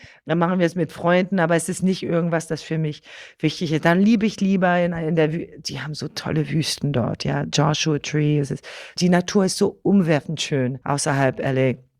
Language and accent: German; France; German is a second language; als Französin